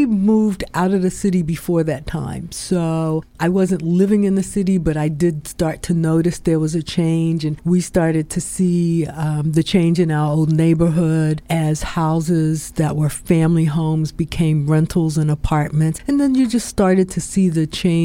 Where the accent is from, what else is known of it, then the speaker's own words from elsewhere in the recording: Baltimore, Maryland, United States; So I grew up in Forest Park, which is Northwest Baltimore.